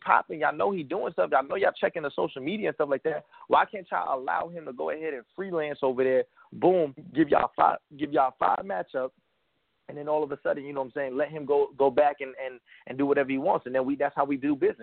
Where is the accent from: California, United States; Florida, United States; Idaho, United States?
Florida, United States; Tampa; I'm from Tampa, Florida, bro. I never battled in Atlanta.